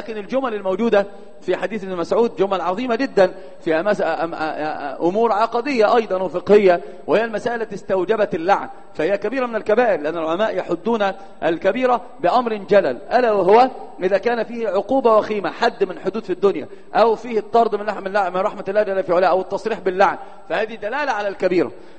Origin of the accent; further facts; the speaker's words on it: Upper Egypt, Egypt; وفي الصعيد عندنا مشهور جدا هذا الباب